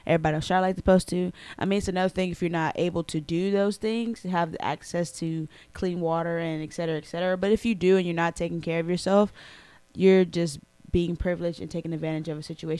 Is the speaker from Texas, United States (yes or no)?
yes; Texas, United States; Even though I'm from Texas, I don't like the Cowboys or the Mavericks.